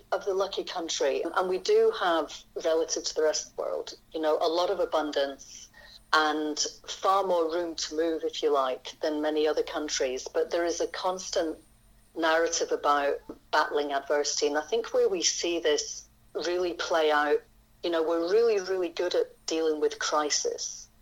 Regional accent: Scotland, United Kingdom; Growing up in Scotland, where it's a pretty argumentative culture

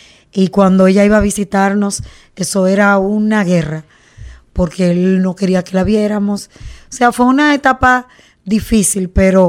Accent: Santo Domingo, Distrito Nacional, Dominican Republic; Bueno, yo soy dominicana, soy de la capital de la República

